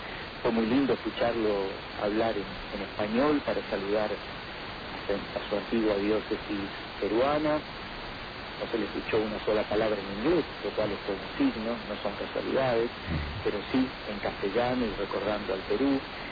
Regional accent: Argentina; como somos la Argentina, ¿no?

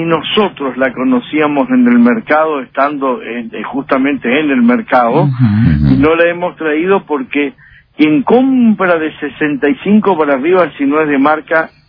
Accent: Argentina; Esperemos que Argentina siga hasta lo último, como argentino y como comerciante, también, por supuesto.

